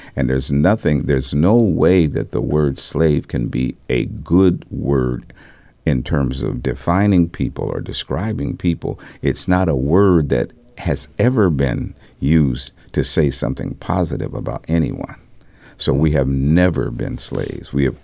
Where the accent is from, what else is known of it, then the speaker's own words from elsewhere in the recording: Arkansas, United States; also born or lived in Kansas; now in Milwaukee, United States; I was born in Kansas and partially raised in Arkansas.